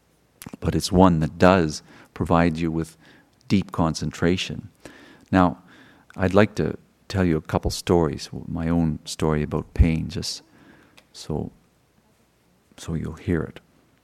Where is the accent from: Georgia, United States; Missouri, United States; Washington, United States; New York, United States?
Missouri, United States; you know, I'm from Missouri, show me, and I tried it.